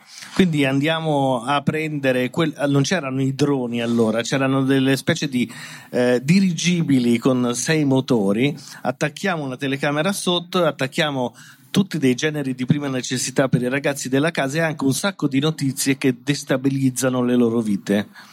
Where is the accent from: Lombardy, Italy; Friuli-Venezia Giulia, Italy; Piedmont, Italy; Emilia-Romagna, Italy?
Lombardy, Italy; Milan; noi avevamo, essendo milanesi